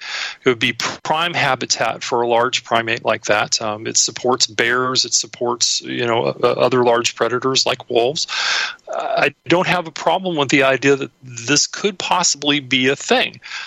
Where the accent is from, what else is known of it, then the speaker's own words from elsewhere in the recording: San Antonio, Texas, United States; my hometown of San Antonio, Texas, now has apparently a what they call Bigfoot research organization there, because there have been some sightings in that area. Now, I grew up in that area.